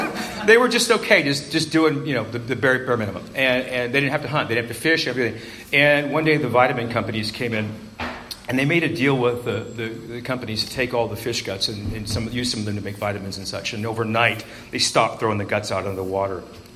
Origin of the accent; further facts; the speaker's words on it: Tulare, California, United States; now in Burbank, United States; Yeah, I live in Burbank now. I've lived in Los Angeles for a lot of years, but I grew up in Tulare.